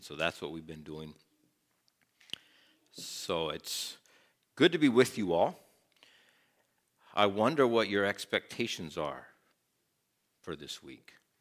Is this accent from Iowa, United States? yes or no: yes; Clona, Iowa, United States; moved away as an adult; also born or lived in Grenada; now in Minnesota, United States; I grew up in Clona, Iowa, so that's Midwest, so there's a little connection there.